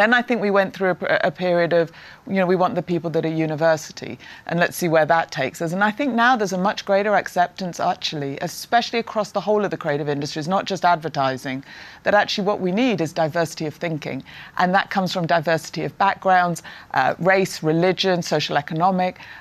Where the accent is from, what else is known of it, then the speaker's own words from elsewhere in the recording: Prestwich, North West England, United Kingdom; I grew up in the north of England, in Prestwich, Manchester.